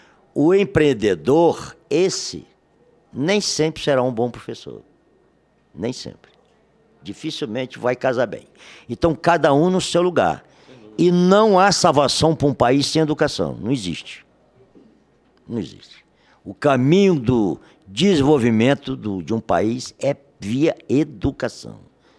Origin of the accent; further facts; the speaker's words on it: Roraima, Brazil; Eu sou nortista, eu sou roraimense.